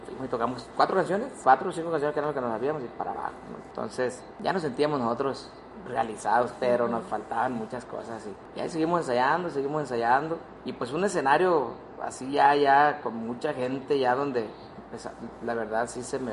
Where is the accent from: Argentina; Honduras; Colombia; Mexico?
Mexico; Tabasula, Sinaloa; moved away as an adult; also born or lived in Guamúchil; now in United States; Empezamos ahí en el pueblo, en Tabasula, después nos fuimos a la ciudad de Guamuchi, en el estado. Pues ya anduvimos de vagos para acá, para Ciudad de México, Tijuana, hasta Cancún fuimos. Y después, vamos a sacar visa en el 2003. Vamos para Estados Unidos.